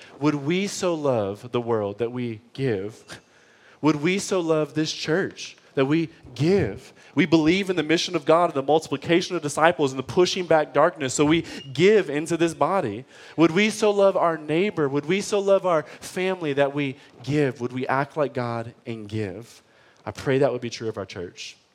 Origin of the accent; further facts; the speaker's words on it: Detroit, Michigan, United States; I grew up in Detroit public school system, all right?